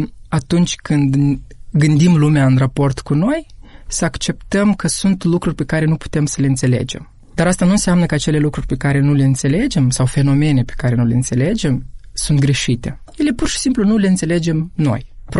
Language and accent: Romanian; Moldova; Ba nu, suntem aici, trăim aici, ne-am născut aici.